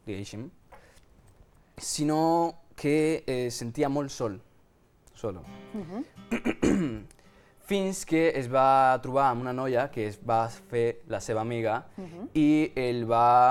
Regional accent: Ecuador; Catalan is a second language; now in Spain; que no som d'aquí d'Espanya, sinó d'un altre país. Jo, per exemple, sóc d'Equador.

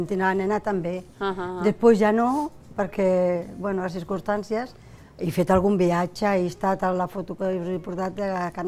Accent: Lleida, Catalonia, Spain; jo sóc de Lleida i vaig al poble.

